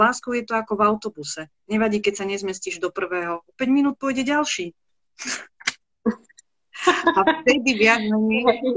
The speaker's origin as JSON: {"language": "Slovak", "town": "Vidina", "region": "Banská Bystrica Region", "country": "Slovakia", "lives_now": "Banská Bystrica, Slovakia", "said": "ja síce žijem v Banskej Bystrici, ale pochádzam z Lučenca, konkrétne z malej dedinky Vidina, ktorá je už takým ako predmestím Lučenca."}